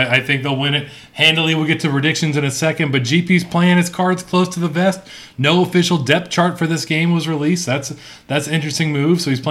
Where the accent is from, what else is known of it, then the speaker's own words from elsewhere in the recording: Louisiana, United States; Give me Louisiana Tech. There you go. I'll go with my hometown bias.